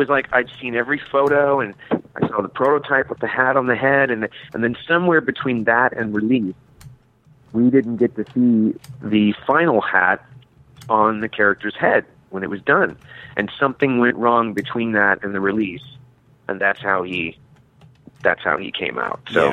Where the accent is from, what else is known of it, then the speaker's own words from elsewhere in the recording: Minneapolis, Minnesota, United States; also born or lived in St. Paul; now in Los Angeles, United States; I'm from Minnesota, Minneapolis. Well, I was born in St. Paul, and I've been out in L.A. now for 21 years.